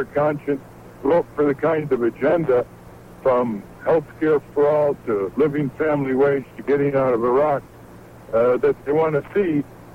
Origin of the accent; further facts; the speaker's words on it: Connecticut, United States; And this is my second trip to my home state of Connecticut.